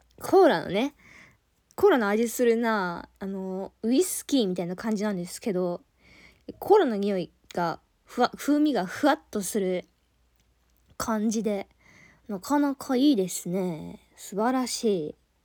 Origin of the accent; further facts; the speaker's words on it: Kansai, Japan; 私ね、地元が関西なんですよ。ね、関西って結構ね、お祭りとかもね、あって